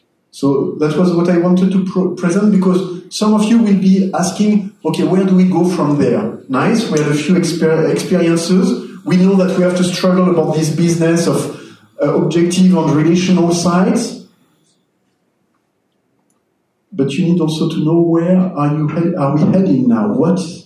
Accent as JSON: {"language": "English", "country": "France", "accent": "French", "said": "Yes, you're doing a good job with my French accent."}